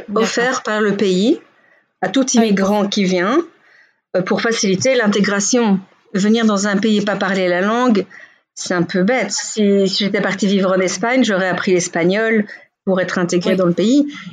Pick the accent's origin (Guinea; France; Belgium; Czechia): Belgium; now in Israel; Bon, moi, je suis née en Belgique. J'ai grandi toujours en Belgique. Et j'ai toujours aimé la Belgique. Je ne suis pas partie parce que j'aime pas ce pays. En fait, je suis née de père belge et de mère israélienne qui avait quitté Israël pour aller épouser mon père et vivre là-bas.